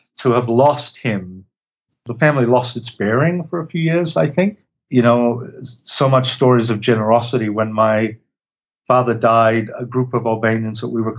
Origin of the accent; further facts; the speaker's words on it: Melbourne, Victoria, Australia; we moved to Melbourne I was born in Melbourne, in a small community called Fitzroy. So I grew up in Fitzroy, which has now become a quite beautiful gentrified part of Melbourne, I'm told, but wasn't when my family lived there.